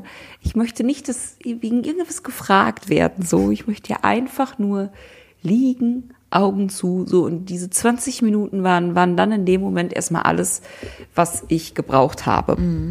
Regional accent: Germany; da müssen wir als Deutsche echt noch ein bisschen dran

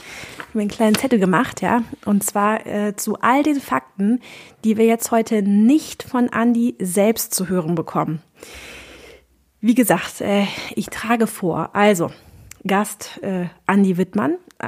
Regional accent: Cologne, North Rhine-Westphalia, Germany; für mich als Kölsche Mädchen.

